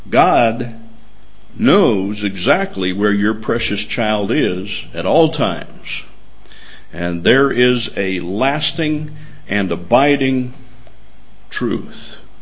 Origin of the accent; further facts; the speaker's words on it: United States; It's very difficult for me as an American to address people living in parts of this world where liberty and freedom are little known or unknown completely.